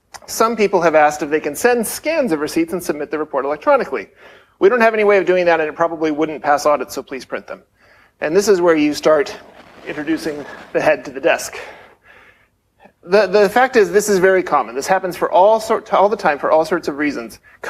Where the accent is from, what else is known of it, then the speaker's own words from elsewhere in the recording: Portland, Oregon, United States; I'm American. I'm from Portland, Oregon. You may have heard of our trail.